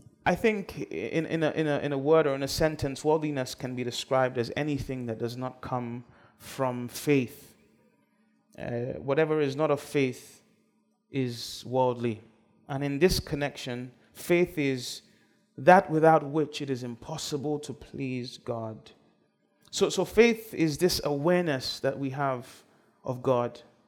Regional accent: United Kingdom; I'm telling you, I come from the United Kingdom. We have loads of quiet churches that meet in grand buildings

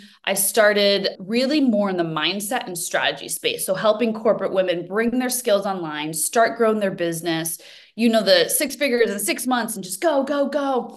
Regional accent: United States; now in Sydney, Australia; Yes, it is bright and early here in Sydney, but as you can probably hear, I am American.

